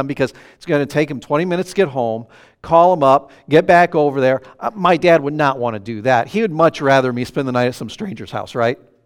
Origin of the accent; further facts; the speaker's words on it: South Bend, Indiana, United States; But I grew up in South Bend, Indiana.